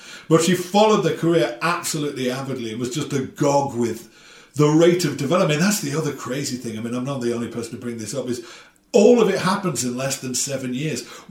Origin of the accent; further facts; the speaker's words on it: Liverpool, North West England, United Kingdom; I'm from the … bit. You know, I went to Dovedale Primary School, same as … I'm from that part of town. You know, I'm from the … part of town.